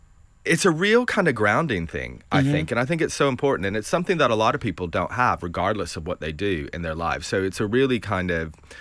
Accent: Bristol, Tennessee, United States; I'm originally from Tennessee, so my whole family is in East Tennessee.

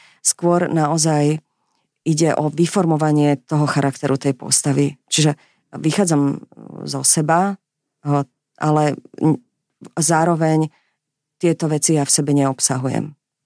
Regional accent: Bratislava, Bratislava Region, Slovakia; tak ja som z Bratislavy, z Petržalky.

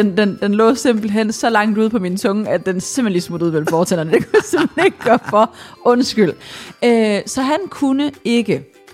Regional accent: Ringsted, Zealand, Denmark; Ja, ja, ja, ja. Jeg kommer fra Ringsted.

